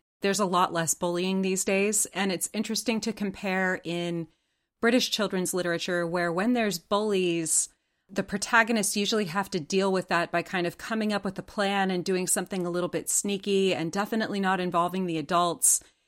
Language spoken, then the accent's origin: English; United States; now in United Kingdom; the differences it has from what I grew up with in America.